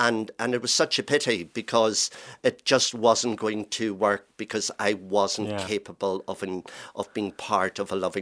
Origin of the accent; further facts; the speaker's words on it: Ulster, Ireland; I grew up in Donegal, a rural area.